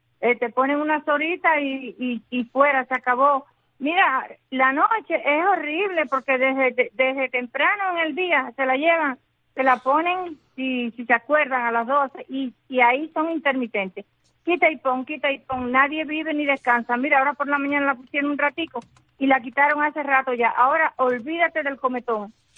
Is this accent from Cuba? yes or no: yes; Cuba; nosotros seguiremos haciendo lo que nos corresponde como cubanos